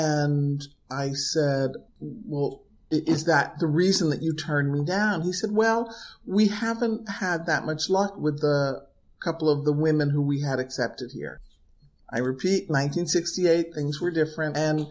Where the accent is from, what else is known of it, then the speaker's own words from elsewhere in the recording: New Haven, Connecticut, United States; I mean, I grew up in New Haven where I would see shows at Yale, and every once in a while I would be taken into New York to see a play.